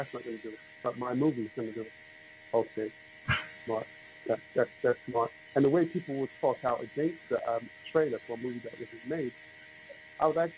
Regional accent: England, United Kingdom; it's growing up in England.

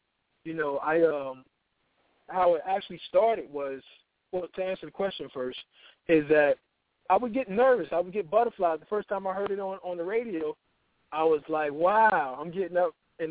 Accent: Miami, Florida, United States; You know, I grew up in Miami, Liberty City, Overtown, and, you know, I just manage, you know.

